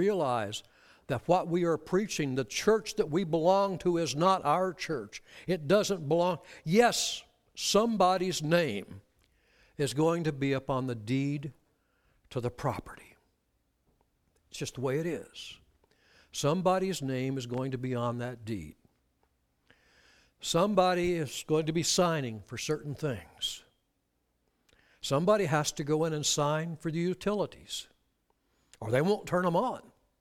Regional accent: California, United States; Growing up in Southern California, we experienced earthquakes.

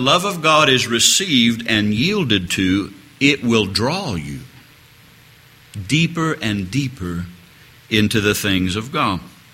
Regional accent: Topeka, Kansas, United States; I was born and raised in Topeka, and we are known for very few things in Topeka.

